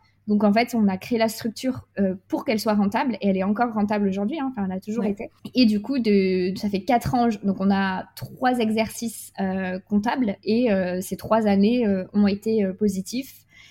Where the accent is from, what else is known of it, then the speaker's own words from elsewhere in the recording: Lyon, Auvergne-Rhône-Alpes, France; On est lyonnais et du coup, on a ouvert à Lyon.